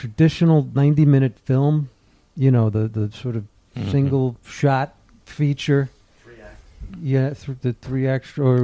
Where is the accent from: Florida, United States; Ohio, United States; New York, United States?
New York, United States; Bronx; the promise of that New York was attractive to me growing up in the Bronx.